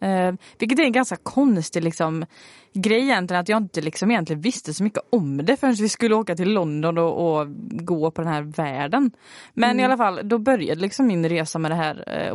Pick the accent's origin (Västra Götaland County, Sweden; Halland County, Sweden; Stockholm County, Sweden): Västra Götaland County, Sweden; now in Kalmar, Sweden; Jag kommer från Västra Götaland. Men vi går ju på universitetet i Kalmar. Så jag är en ganska bra bit hemifrån just nu.